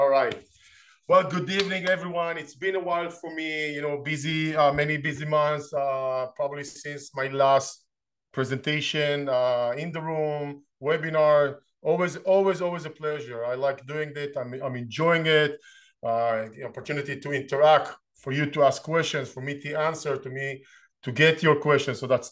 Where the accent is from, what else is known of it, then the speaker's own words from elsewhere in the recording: Israel; moved away as an adult; now in United States; I'm originally from Israel, moved to the States 20 years ago